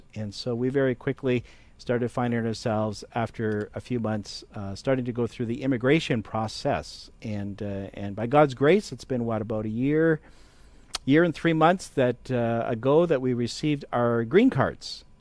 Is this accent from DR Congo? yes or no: no; Canada; moved away as an adult; now in Sacramento, United States; I'm actually not born and raised in the USA. I was born and raised in Canada.